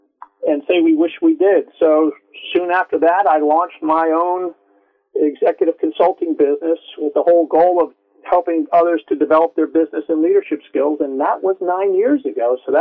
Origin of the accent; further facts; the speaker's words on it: Bethlehem, Pennsylvania, United States; I'm going to begin at hometown. You know, I was born in Bethlehem, Pennsylvania, and why that was important because, you know, after I graduated from high school, 50% of the guys went to work in the steel mill and 50% went off to college.